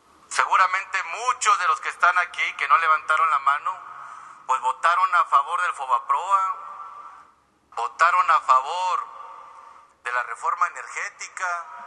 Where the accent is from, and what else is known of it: Mexico